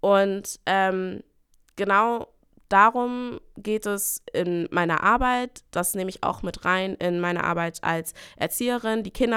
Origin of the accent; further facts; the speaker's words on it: Brandenburg, Germany; ich bin in der Berliner Vorstadt aufgewachsen und ich weiß auch, dass alle jetzt sagen, Berlin, voll cool, aber Vorstadt heißt Brandenburg